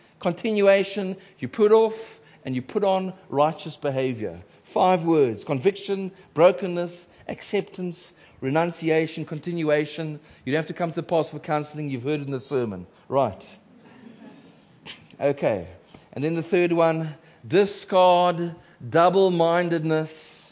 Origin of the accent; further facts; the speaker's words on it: Cape Town, Western Cape, South Africa; And when I was growing up in Cape Town, it was glorious to see this man.